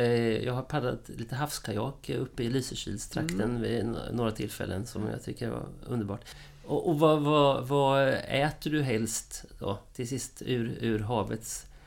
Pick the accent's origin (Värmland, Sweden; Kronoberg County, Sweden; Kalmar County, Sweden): Kalmar County, Sweden; Gamleby; born there; jag är född på Östersjön i Gamleby som ligger norr om Västervik.